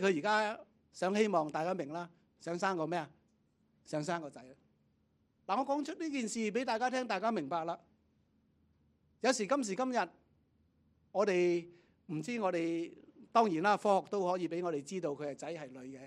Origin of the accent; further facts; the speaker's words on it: Hong Kong; Chinese is a second language; 我们香港人比较接受，即是教育多很多的